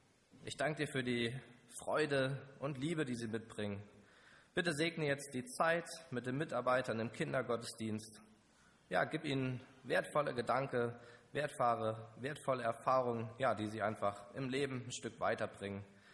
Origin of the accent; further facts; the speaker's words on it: Hesse, Germany; ich bin auch aus Hessen aufgewachsen, Nordhessen, auf einem Bauernhof, bisschen südlich von Kassel.